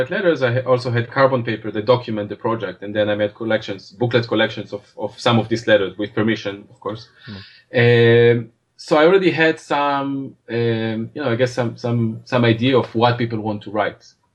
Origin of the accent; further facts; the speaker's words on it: Israel; I grew up in Israel. I forgot to say that.